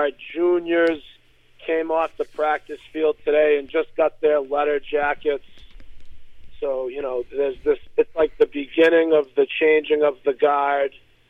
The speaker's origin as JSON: {"language": "English", "town": "Linfield", "country": "United States", "tie": "born or raised there", "said": "my dad grew up in Linfield. I grew up in Linfield."}